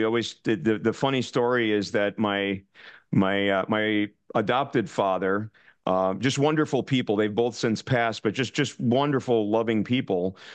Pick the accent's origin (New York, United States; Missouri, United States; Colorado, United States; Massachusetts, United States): New York, United States; Bronx; born there; I was born in the Bronx.